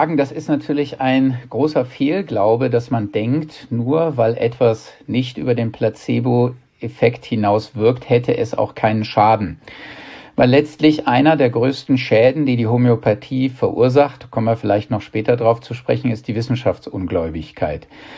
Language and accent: German; Hanover, Lower Saxony, Germany; now in Weilheim, Germany; Ich komme aus Hannover. Also ich wohne zwar in Weilheim in Oberbayern